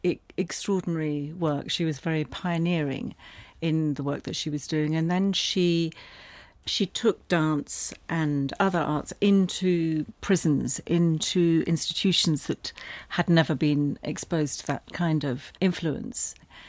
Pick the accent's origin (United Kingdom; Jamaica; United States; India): United Kingdom; Richmond, London; this is a piece of music that takes me back to my childhood, growing up in Richmond.